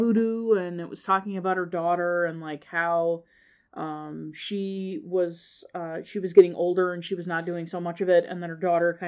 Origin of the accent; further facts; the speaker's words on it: Canada; when I do a Wisconsin accent, it is not because it is my accent, because I am Canadian.